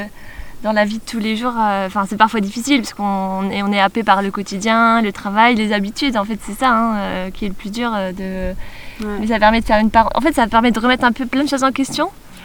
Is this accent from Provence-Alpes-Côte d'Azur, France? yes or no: no; Lille, Hauts-de-France, France; moi, je viens de Lille. Et puis, je vadrouille un peu partout, en France et dans le monde.